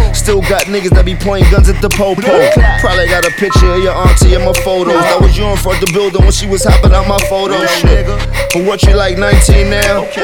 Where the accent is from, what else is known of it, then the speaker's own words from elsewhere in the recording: Harlem, New York, United States; Shit, I'm from Harlem where that stunting is outrageous.